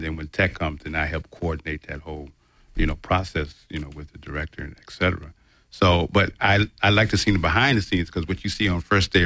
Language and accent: English; Connecticut, United States; Well, growing up, I grew up in Connecticut